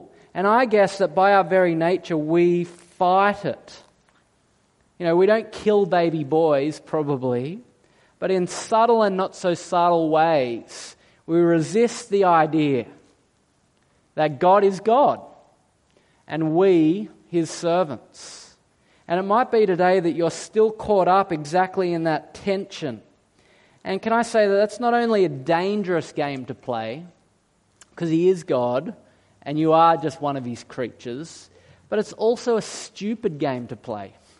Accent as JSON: {"language": "English", "country": "Australia", "said": "See, we're Australian. And we despise authority."}